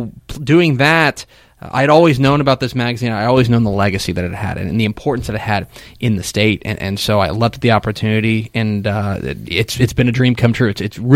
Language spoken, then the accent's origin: English; Coppell, Texas, United States; Well, first and foremost, I'm a Texan, and that helps. I'm from Coppell, outside of Dallas